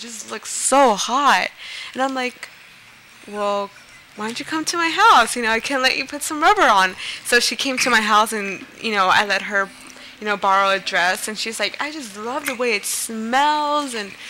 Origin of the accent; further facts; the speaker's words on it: Huntington Park, California, United States; I was growing up in East LA, Huntington Park. Yeah. I mean, I come from a Latin family and all that stuff, so.